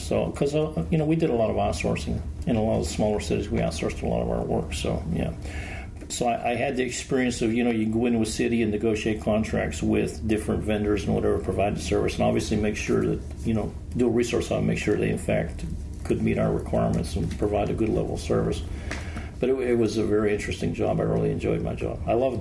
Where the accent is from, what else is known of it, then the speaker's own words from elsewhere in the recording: Pennsylvania, United States; Basically, I grew up in Pennsylvania in a steel town.